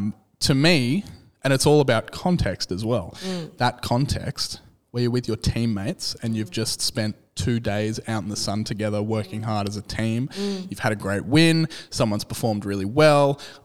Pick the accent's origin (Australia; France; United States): Australia; As an Australian, swearing to me is just second nature.